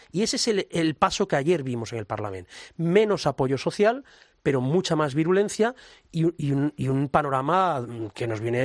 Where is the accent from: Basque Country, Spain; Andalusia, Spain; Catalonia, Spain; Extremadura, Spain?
Catalonia, Spain; Ese es quizá el reproche que a mí, como catalán, más me duele